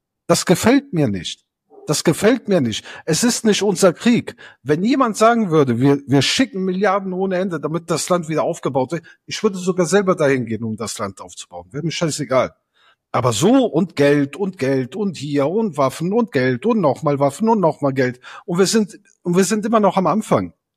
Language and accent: German; Italy; now in Germany; Ich bin Italiener und lebe in Deutschland.